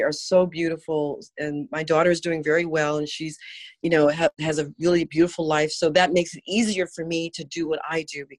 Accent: United States; now in Netherlands; did not really keep the language alive in me because, well, I'm American, and she wanted me to be a la Americana.

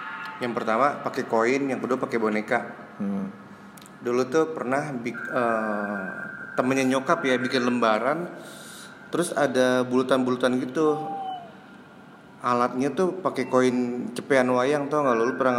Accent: Jakarta, Indonesia; Dulu tuh di daerah gue, di Jakarta Barat, kalau malam pada ngumpul.

